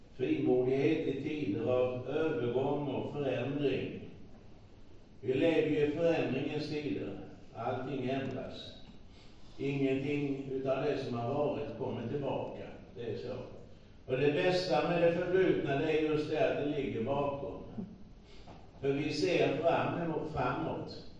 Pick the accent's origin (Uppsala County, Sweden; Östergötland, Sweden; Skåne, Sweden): Uppsala County, Sweden; Uppsala; moved away as an adult; also born or lived in United States; jag har bott i Amerika i 20 år och jag har aldrig längtat hem.